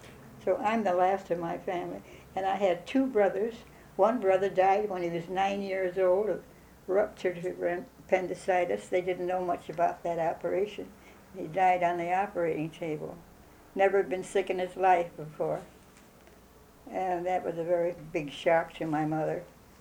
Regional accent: Columbus, Wisconsin, United States; born there; Well, I was born in 1891, and I was born in Columbus, Wisconsin, where my grandmother was living, and my mother and father were living in Madison

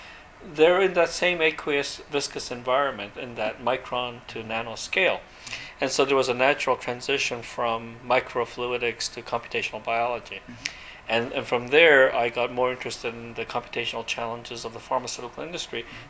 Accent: Montreal, Quebec, Canada; my parents are both academics and had many friends from academia. And so in my childhood, growing up in Montreal, Canada

